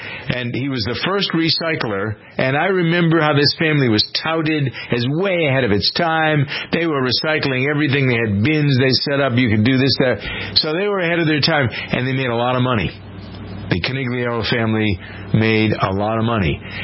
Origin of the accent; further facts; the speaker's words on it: Framingham, Massachusetts, United States; the story originated in my hometown of Framingham, which is a community 26 miles due west of Boston, where I've lived all my life.